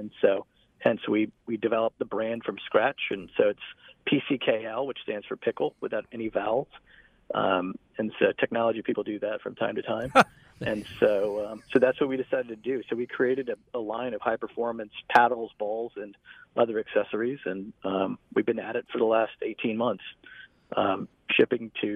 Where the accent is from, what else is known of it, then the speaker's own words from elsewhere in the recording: Florida, United States; I grew up in Florida.